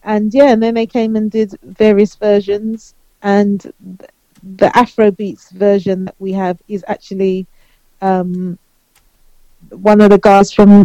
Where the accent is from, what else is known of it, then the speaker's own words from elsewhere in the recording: London, United Kingdom; I grew up in the East End, so you know, there was lots of it when I was a youngster.